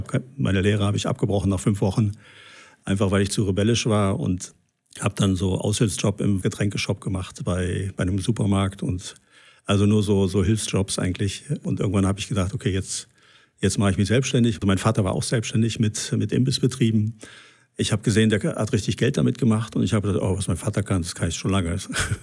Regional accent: Waldbrühl, North Rhine-Westphalia, Germany; Ich bin eigentlich christlich aufgewachsen. Meine Eltern sind in eine freie evangelische Gemeinde gegangen, in Waldbrühl, da wo ich herkomme.

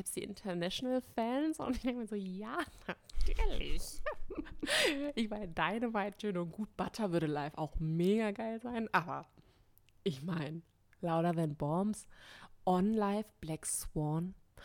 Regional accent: Germany; Ich meine, für uns, ich meine, wir sind aus Deutschland, das ist für mich immer so ein bisschen, naja, okay.

